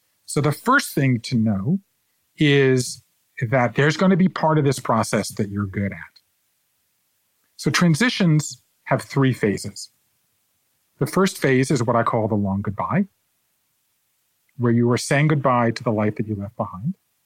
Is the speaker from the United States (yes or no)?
yes; Savannah, Georgia, United States; born or raised there